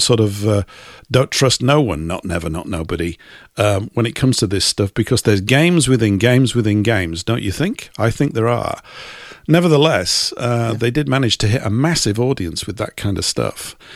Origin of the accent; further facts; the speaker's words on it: England, United Kingdom; For me, being an Englishman, a long, long way